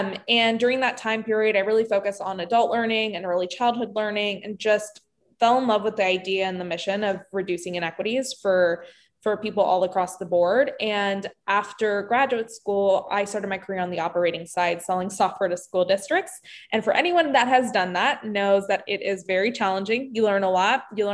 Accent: Orlando, Florida, United States; I was born and raised in Orlando.

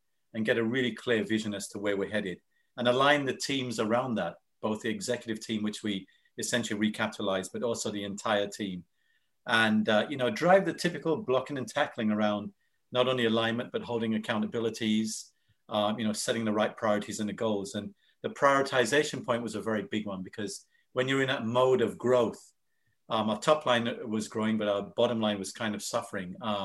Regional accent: United Kingdom; now in United States; So I'm born and raised in the UK, immigrated to the US in 1992. So there's a slight twang to my accent. This is why it confuses people. And I left the UK 31 years ago, but I'm from across the pond, so to speak, John.

